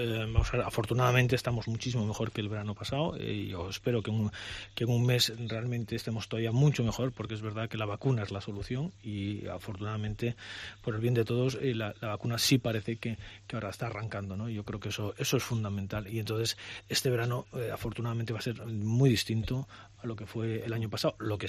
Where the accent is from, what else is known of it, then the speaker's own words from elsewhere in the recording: Bárcena de Pie de Concha, Cantabria, Spain; a verla en Potes o a verla en mi pueblo, en Bárcena de Piedeconcha